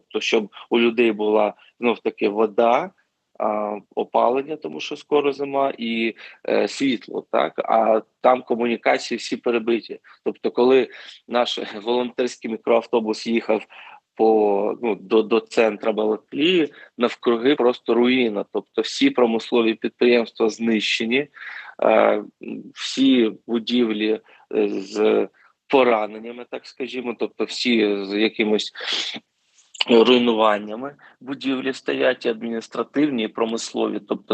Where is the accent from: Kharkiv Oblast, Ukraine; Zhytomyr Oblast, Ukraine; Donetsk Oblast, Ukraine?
Kharkiv Oblast, Ukraine; Kharkiv; От у Харківській області, я сам з Харкова